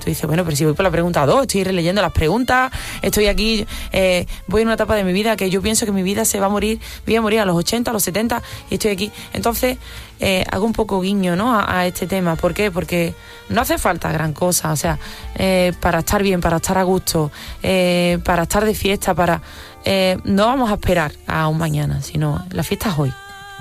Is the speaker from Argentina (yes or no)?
no; Huelva, Andalusia, Spain; pues yo soy de Huelva, desde luego, y por donde quiera que voy defendiendo mi tierra.